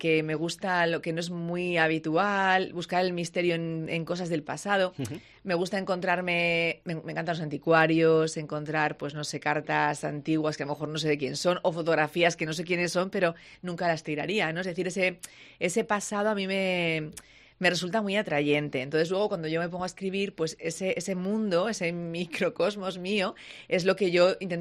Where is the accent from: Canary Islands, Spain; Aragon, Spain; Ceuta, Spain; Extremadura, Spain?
Aragon, Spain; Zaragoza; now in Castellón, Spain; Yo soy de Zaragoza, me fui hace muchos años, vivo en Castellón. También quiero mucho a Castellón, pero mi ciudad siempre es Zaragoza